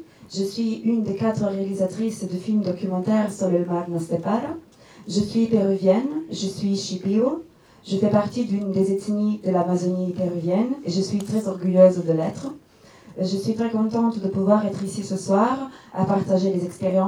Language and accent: French; United States; French is a second language; Je suis originaire des États-Unis. Je pense que je peux me définir comme quelqu'un des États-Unis, une personne blanche des États-Unis, aussi issue de la diaspora juive.